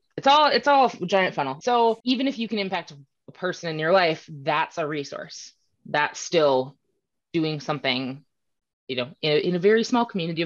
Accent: Prior Lake, Minnesota, United States; I grew up in Prior Lake, Minnesota, in an area that is relatively wealthy compared to, even other areas I've lived in my life.

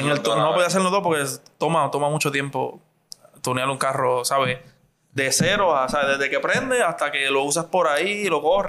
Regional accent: Vieques, Puerto Rico; yo soy originalmente de Vieques. De Vieques.

